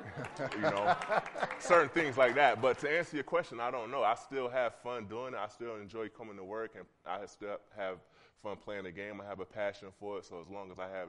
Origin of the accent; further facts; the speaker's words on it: North Carolina, United States; I grew up in North Carolina watching Michael Jordan.